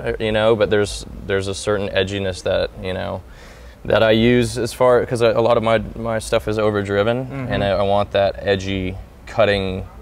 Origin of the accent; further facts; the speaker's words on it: Pensacola, Florida, United States; So a guy built this for me a long time ago in my hometown, Pensacola, a guy named Tony Martinez, which has passed away.